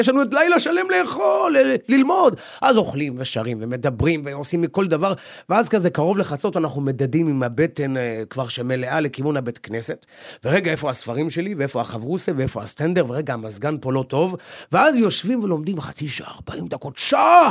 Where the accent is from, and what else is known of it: Bnei Brak, Tel Aviv District, Israel; born or raised there